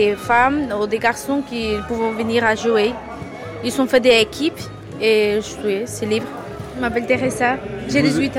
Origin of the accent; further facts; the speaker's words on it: Ecuador; French is a second language; now in France; je viens, c'est juste d'Équateur à France.